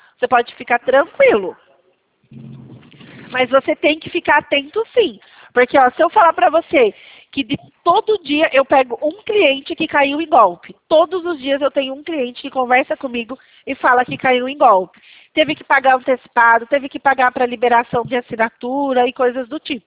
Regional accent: Itatiba, São Paulo, Brazil

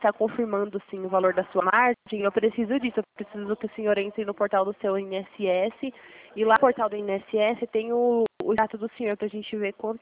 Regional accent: Carapicuíba, São Paulo, Brazil; Carapicuíba.

